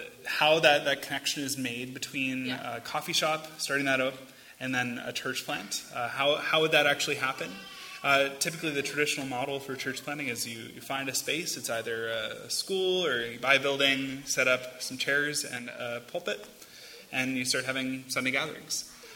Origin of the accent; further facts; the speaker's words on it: Kitchener, Ontario, Canada; I grew up in Kitchener, Ontario.